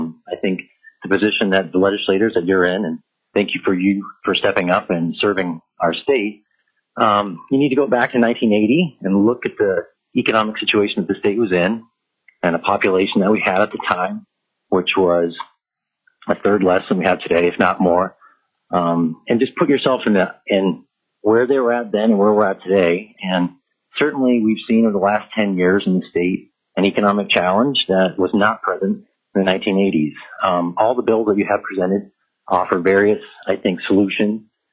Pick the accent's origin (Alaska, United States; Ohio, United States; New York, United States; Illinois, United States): Alaska, United States; I was born in Alaska and had the opportunity to be raised here in the great state.